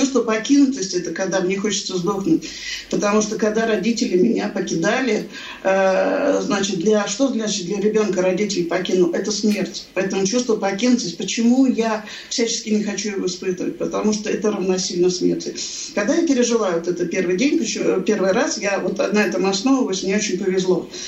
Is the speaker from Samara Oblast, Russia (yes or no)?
no; Saint Petersburg, Russia; я из Петербурга